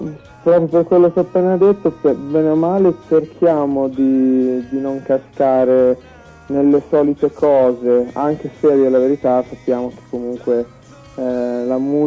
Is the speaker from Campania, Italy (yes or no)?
no; Forlì, Emilia-Romagna, Italy; ci conosciamo dall'adolescenza, siamo tutti di Forlì, della stessa città